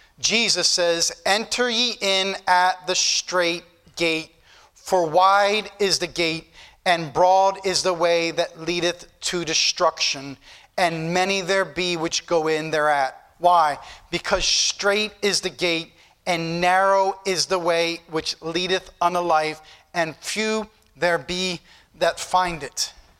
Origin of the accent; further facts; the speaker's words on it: Easton, Pennsylvania, United States; I knew when I grew up in Easton, I remember as a little kid